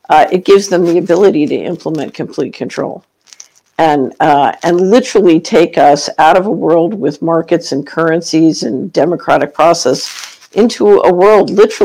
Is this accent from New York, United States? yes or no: no; Philadelphia, Pennsylvania, United States; in the neighborhood I grew up in Philadelphia, they used to call it the beatdown.